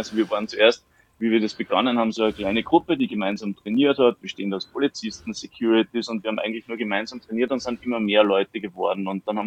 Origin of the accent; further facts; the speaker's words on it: Salzburg, Austria; Ich bin aus Salzburg. Ich habe eine Krav Maga Schule in Salzburg.